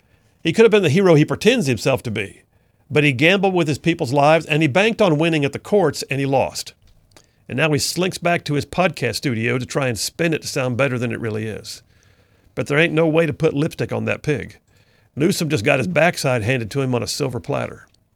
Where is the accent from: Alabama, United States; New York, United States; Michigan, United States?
Alabama, United States; a story that actually relates right here to my home state, Alabama.